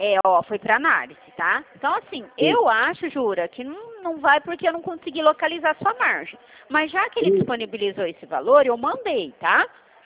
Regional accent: Dracena, São Paulo, Brazil; eu sou daqui de Dracena também.

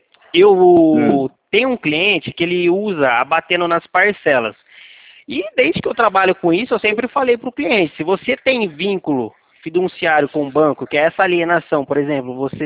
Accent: Leme, São Paulo, Brazil; Eu sou aqui da cidade de Leme, é interior de São Paulo. Fica perto de Campinas, Ribeirão.

